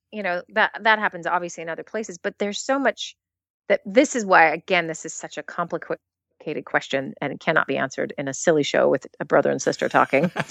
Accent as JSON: {"language": "English", "country": "United States", "said": "because I'm American, so I think about individuals."}